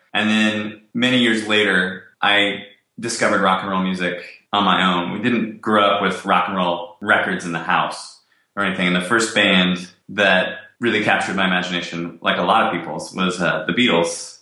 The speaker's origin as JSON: {"language": "English", "region": "California", "country": "United States", "tie": "born or raised there", "said": "Born and raised in California on the central coast about an hour or 2 hours south of the Bay Area. And grew up in a little agricultural community in the Santa Cruz County."}